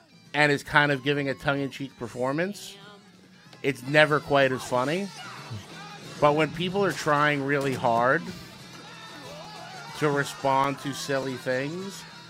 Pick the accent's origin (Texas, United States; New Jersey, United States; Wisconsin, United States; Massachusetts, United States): New Jersey, United States; Secaucus; Sea Caucus.